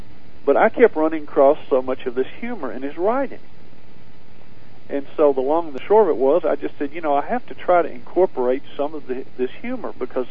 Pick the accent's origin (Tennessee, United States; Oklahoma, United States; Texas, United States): Tennessee, United States; But I grew up here in Tennessee, most of my life. I've got roots here in Tennessee for several families right here in Middle Tennessee that go back over 200 years.